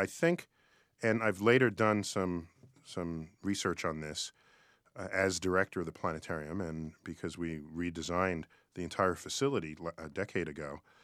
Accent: Bronx, New York, United States; born there; And I was born in the Bronx, New York, where I pretty much thought I'd seen all the stars visible.

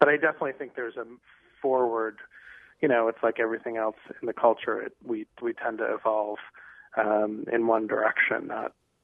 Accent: Midwest, United States; I grew up in the Midwest, and grew up a meat and potatoes person.

